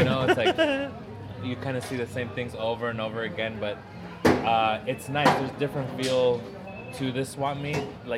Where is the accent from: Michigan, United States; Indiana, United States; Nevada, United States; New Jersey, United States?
Nevada, United States; Las Vegas; I mean, I was born and raised here in Las Vegas, so I've been coming to this swap meet for years.